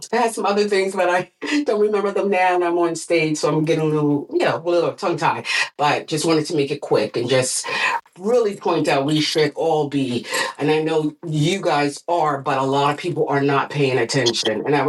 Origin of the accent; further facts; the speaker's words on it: New York, United States; now in Pennsylvania, United States; I'm in Pennsylvania, so I don't know where everyone else. I'm originally from New York, but I'm going shopping, food shopping.